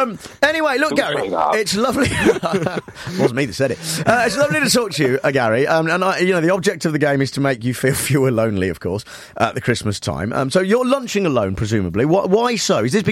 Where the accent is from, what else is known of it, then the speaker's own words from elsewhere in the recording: United Kingdom; We wouldn't have it any other way, being British, goddammit.